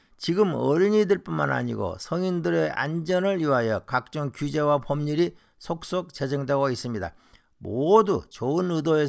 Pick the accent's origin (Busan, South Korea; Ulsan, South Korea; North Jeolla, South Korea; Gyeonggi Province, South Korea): North Jeolla, South Korea; 저는 전북의 한 시골에서 어린 시절을 보냈습니다. 50여 가구가 사이좋게 살던 저희 마을에는 집집마다 살구나무가 있었습니다.